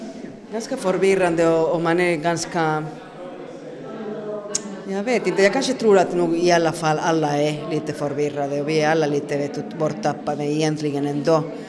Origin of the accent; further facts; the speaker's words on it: Santiago de Compostela, Galicia, Spain; accent: Spanish; also born or lived in Madrid; now in Finland; Jag är ju uppvuxen i Madrid i början och sen har jag ju flyttat när jag var 1-2 år till Santiago de Compostela, var jag har bott och uppväxt egentligen. Och sen 99 kom jag hit till Finland, tillbaka till rötterna kan man säga.